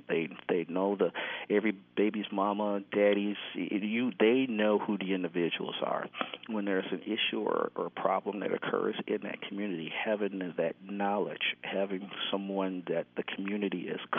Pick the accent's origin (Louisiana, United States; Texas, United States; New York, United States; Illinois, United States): Illinois, United States; Chicago; Look, I'm from Chicago, and people used to shoot at us all the time as police officers.